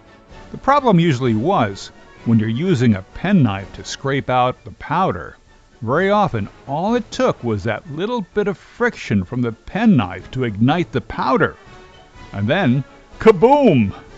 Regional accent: New Jersey, United States; Of course, where I grew up in New Jersey, if you ever wanted to smell rotten eggs, all you had to do was take a trip out to Newark Bay, you know, down by Jersey City and Bayonne.

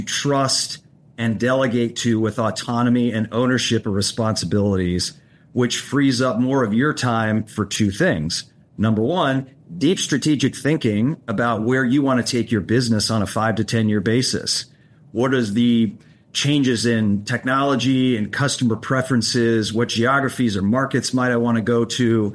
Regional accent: Sacramento, California, United States; now in New York City, United States; I lived in New York City for 17 years. And when I moved my family back to my hometown of Sacramento 6 years ago

